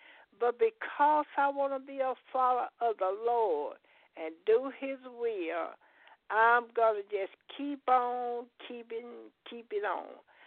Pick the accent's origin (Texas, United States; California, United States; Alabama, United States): Alabama, United States; Huntsville; good evening. … from Huntsville, Alabama.